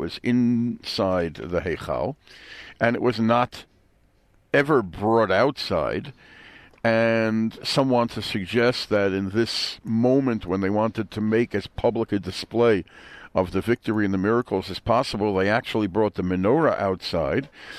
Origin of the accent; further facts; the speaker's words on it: Brooklyn, New York, United States; accent: Brooklyn; my Brooklyn accent gets in the way sometimes there